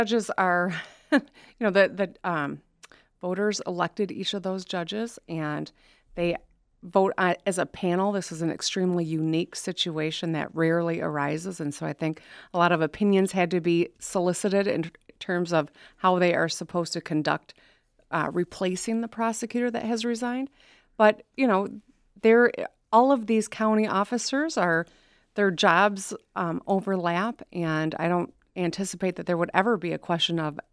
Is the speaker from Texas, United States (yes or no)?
no; Michigan, United States; because we're all from Michigan and we all have a vested interest in the health of the people of our state